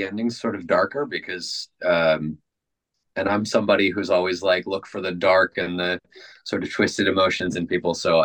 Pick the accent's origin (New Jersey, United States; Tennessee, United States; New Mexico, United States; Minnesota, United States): New Mexico, United States; Santa Fe; I am from a medium-sized town. I'm from Santa Fe, New Mexico, but for all intents and purposes, it is a small town.